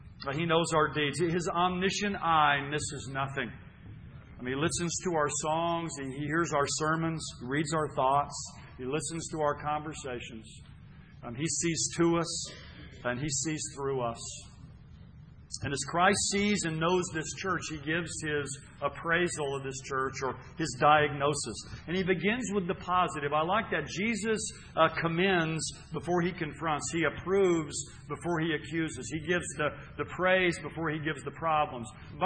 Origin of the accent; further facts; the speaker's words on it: Edmond, Oklahoma, United States; I'm from Oklahoma City, from Edmond, Oklahoma, the Oklahoma City area.